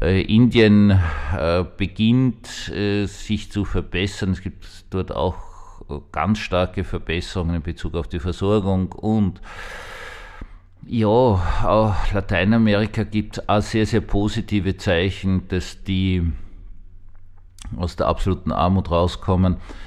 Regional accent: Austria; Brauchen wir als Österreicher gar nichts sagen.

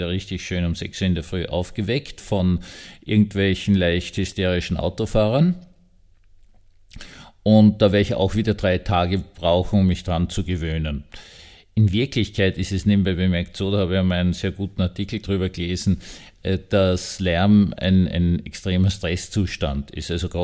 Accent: Austria; now in Mistelbach, Austria; meiner alten Heimat, sprich Salzburg oder Tirol

